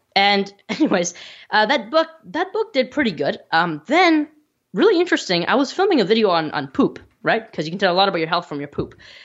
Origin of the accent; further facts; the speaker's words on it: Toronto, Ontario, Canada; born there; I was born in Toronto.